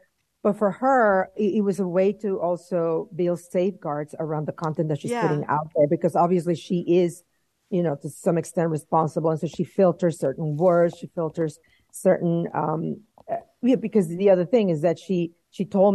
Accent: Mexico; I grew up in Mexico. I know I have family in Mexico.

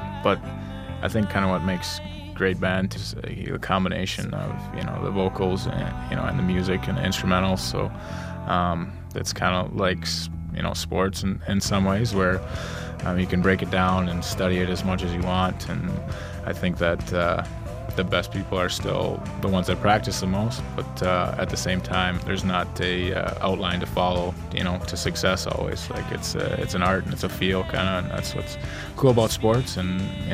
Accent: Wisconsin, United States; Growing up in Wisconsin, and my mom grew up on a dairy farm

